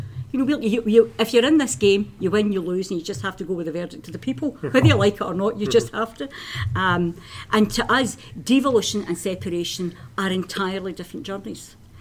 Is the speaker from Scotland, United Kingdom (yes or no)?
yes; Glasgow, Scotland, United Kingdom; And I'm Glaswegian, I talk very quickly.